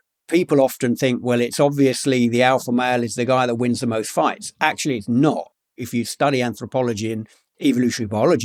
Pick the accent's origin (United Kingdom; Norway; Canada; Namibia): United Kingdom; London; I grew up in London, by the way, but... in a pretty rough part of London